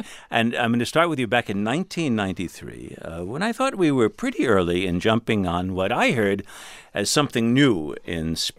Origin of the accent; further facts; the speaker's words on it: New York City, New York, United States; I grew up in New York City. My parents were first-generation English speakers. Their parents spoke Yiddish.